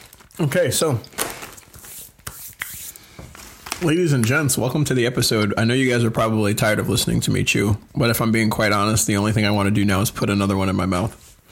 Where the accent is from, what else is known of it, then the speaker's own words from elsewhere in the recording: New York, United States; So that's why I mean, look, I'm from Long Island.